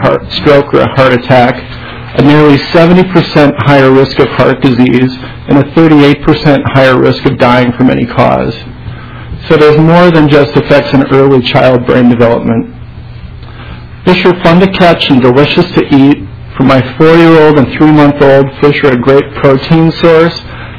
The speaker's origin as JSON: {"language": "English", "town": "Roseville", "region": "Minnesota", "country": "United States", "tie": "born or raised there", "said": "Like many of you, my memories of growing up in Roseville are tied to trolling for northerns in Lake Minnetonka or plugging for bass in Forest Lake."}